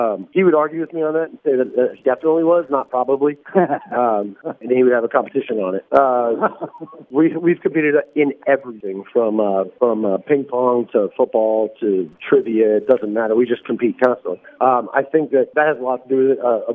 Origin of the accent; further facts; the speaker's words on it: St. Petersburg, Florida, United States; I'm from Florida originally, and grew up there. Spent my whole childhood life there.